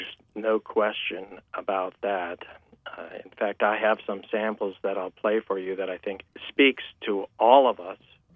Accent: Washington, United States; And then finally, to my home state of Washington.

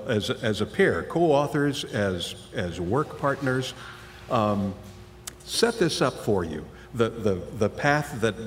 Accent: Sioux Falls, South Dakota, United States; I grew up in Sioux Falls, okay, I'm a city boy.

